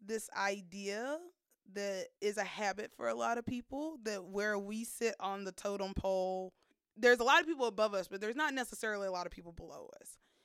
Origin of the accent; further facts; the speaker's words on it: North Carolina, United States; And we've always been in North and South Carolina. So like North Carolina, South Carolina, those are my mostly North, but a little bit of South is my identity.